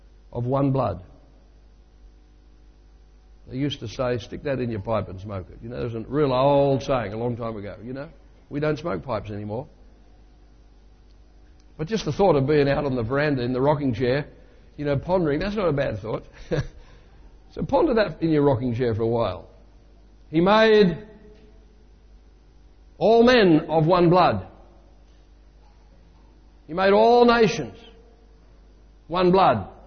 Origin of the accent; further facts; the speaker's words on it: England, United Kingdom; I'm as English as you get, except maybe for Russell over here, you know?